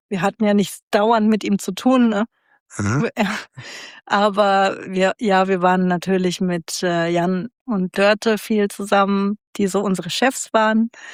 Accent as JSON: {"language": "German", "town": "Frankfurt", "region": "Hesse", "country": "Germany", "said": "Also als Frankfurterin hat man die Berge jetzt nicht unbedingt so um die Ecke."}